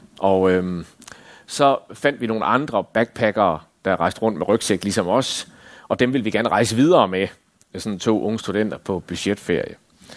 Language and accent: Danish; Jutland, Denmark; altså, jeg er jyde, ikke også?